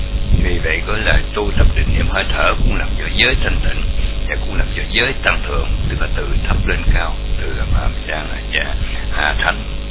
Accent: Mekong Delta, Vietnam; nhất là hồi nhỏ tôi nhớ ở miền Tây đó

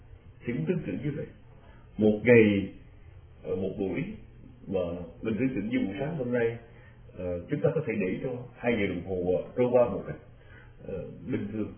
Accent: Central Vietnam, Vietnam; chúng tôi quê thì miền Trung

